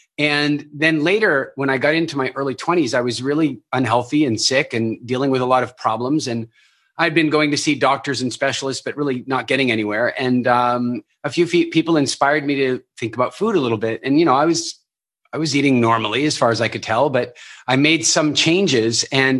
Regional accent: Pretoria, Gauteng, South Africa; born there; Ek is in Afrikaner. You know, I was born in Pretoria. I know I don't sound like it, but … Like I'm about as Afrikaans as you can get from a DNA perspective.

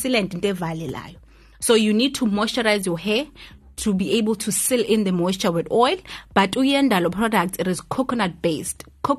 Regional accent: South Africa; because futhi ke ne economy as a South African nkosi yami one stream of income akuyonto esebenzayo, you know.

